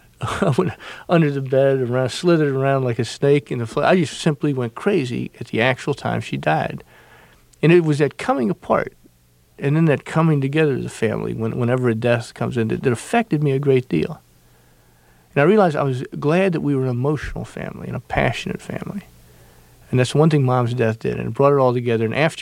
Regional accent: Beaufort, South Carolina, United States; from Beaufort, South Carolina.

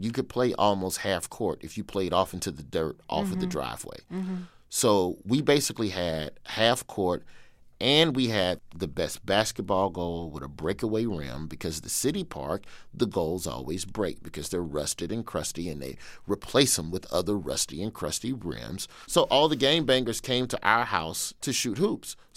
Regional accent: Birmingham, Alabama, United States; moved away as an adult; So I grew up in Birmingham, Alabama, on the west side. The neighborhood is called West End.

